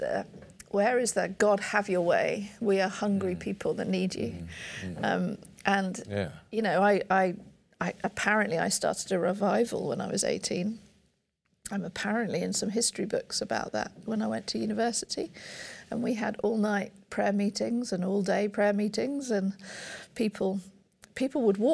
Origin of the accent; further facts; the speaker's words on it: Burundi; I'm a missionary kid. And I grew up in Burundi.